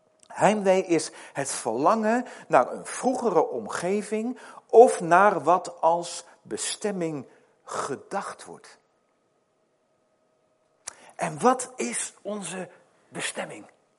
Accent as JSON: {"language": "Dutch", "country": "Netherlands", "said": "En dan zei ik altijd, ja, ik kom uit Nederland."}